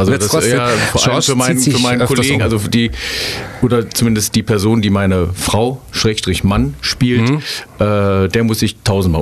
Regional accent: Krefeld, North Rhine-Westphalia, Germany; born there; Uerdingen ist so ein kleines Rheinstädtchen, gehört seit 1929 zu Krefeld. Also deswegen, ich bin in Krefeld geboren, aber da ich im Stadtteil Uerdingen geboren worden bin, sage ich auch immer gerne, dass ich Uerdinger bin.

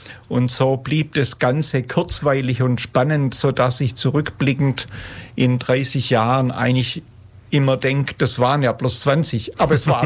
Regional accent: Ulm, Baden-Württemberg, Germany; Ich bin in Ulm geboren

